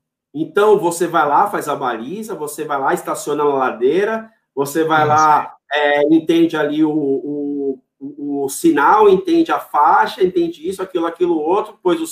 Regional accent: São Paulo, Brazil; eu sou daqui de São Paulo, nunca dirigi

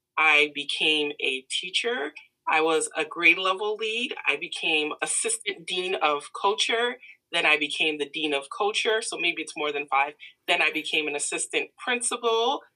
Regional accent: Danbury, Connecticut, United States; also born or lived in Hartford; I'm from Danbury and Hartford, Connecticut.

